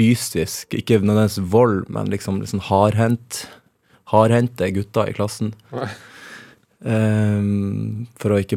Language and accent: Norwegian; Henningsvær, Nordland, Norway; jeg vokste opp i Lofoten på kombinert Henningsvær, som et fiskevær, og Borge, som mer sånn landbrukskommune. Og i Henningsvær var vi 7 stykker i klassen.